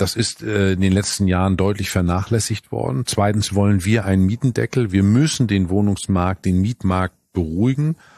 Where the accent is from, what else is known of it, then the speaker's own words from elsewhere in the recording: Northern Germany, Germany; Als Norddeutscher weiß ich, Steuern haben die Namen Steuern, um ein Land zu steuern.